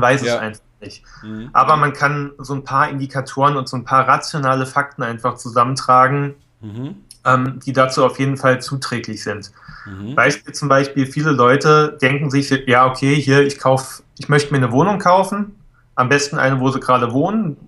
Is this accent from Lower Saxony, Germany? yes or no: no; Berlin, Germany; wir sind jetzt beide in Berlin groß geworden.